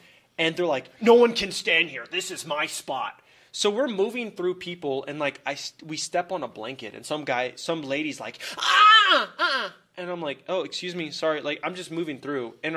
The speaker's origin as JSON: {"language": "English", "town": "San Antonio", "region": "Texas", "country": "United States", "said": "My background with … I'm from San Antonio."}